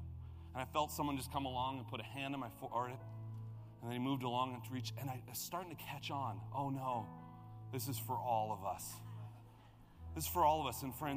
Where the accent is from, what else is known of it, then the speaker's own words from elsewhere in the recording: Midwest, United States; I grew up in the Midwest, and we went to summer camps in Wisconsin.